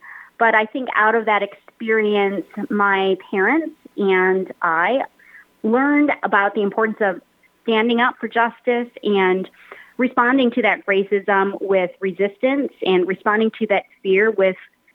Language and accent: English; Saginaw, Michigan, United States; Yes, so I am Filipino American. I would also use the term Asian American to describe myself, and I'm a native Michigander, born and raised in Saginaw